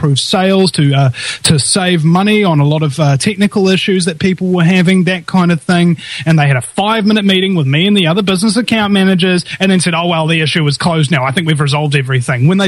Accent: New Zealand; as a New Zealander

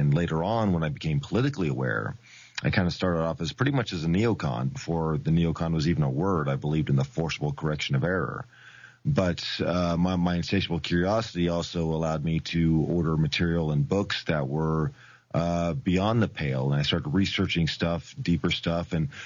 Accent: Oklahoma, United States; they knew I was from Oklahoma, so they started asking me about the bombing.

